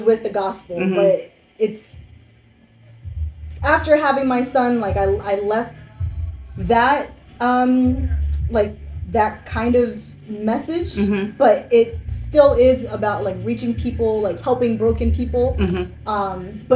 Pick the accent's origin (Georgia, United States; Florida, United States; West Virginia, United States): Florida, United States; Spring Hill; I'm from Hernando County, Spring Hill.